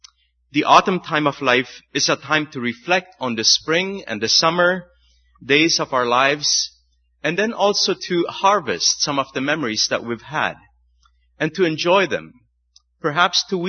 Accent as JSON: {"language": "English", "country": "Paraguay", "tie": "born or raised there", "said": "I grew up in Paraguay, not to worry."}